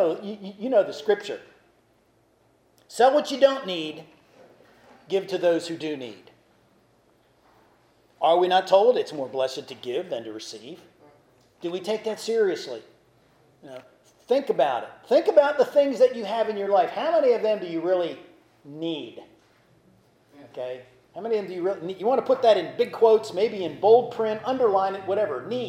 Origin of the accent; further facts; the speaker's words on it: Baltimore, Maryland, United States; For a while, I was really interested in reading about my hometown, Baltimore.